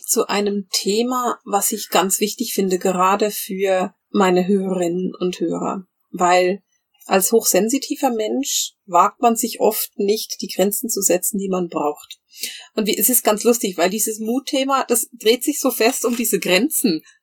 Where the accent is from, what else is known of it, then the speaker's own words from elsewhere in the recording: Bern, Switzerland; Ich bin ja in Bern groß geworden